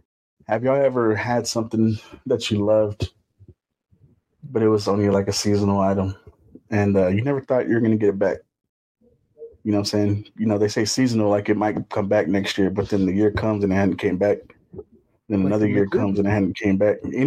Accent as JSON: {"language": "English", "town": "Brownfield", "region": "Texas", "country": "United States", "tie": "born or raised there", "said": "You know, I grew up in Brownfield. We didn't spend a lot of time in Lubbock."}